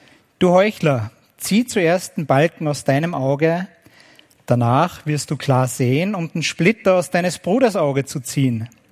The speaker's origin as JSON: {"language": "German", "country": "Austria", "said": "Gerade bei Donald Trump haben wir gerade als Österreicher natürlich alles Recht dazu, ihm böse zu sein"}